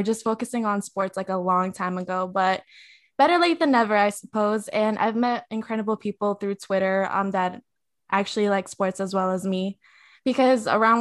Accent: Boston, Massachusetts, United States; also born or lived in South America; I came here from South America when I was like 1 year old. So this is the culture I know. Boston Celtics, Red Sox, Patriots, even the Bruins.

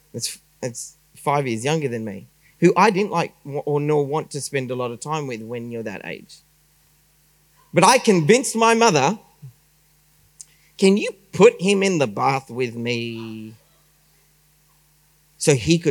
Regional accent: Melbourne, Victoria, Australia; I grew up in Melbourne.

